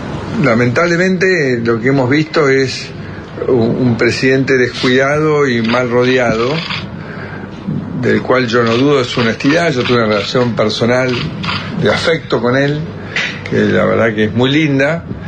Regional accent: Argentina; porque como argentino preferiría yo primero saber por qué sucedió esto

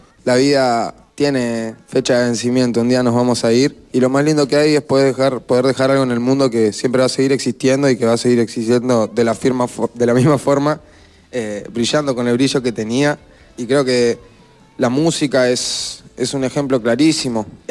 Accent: Argentina; ¿De dónde vengo yo? Yo vengo de Argentina, un país hermoso, que tiene una cultura general hermosa, un choque de culturas.

